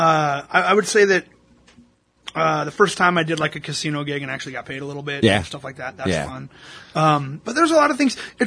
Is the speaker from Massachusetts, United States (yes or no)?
no; Oregon, United States; I'm from Oregon.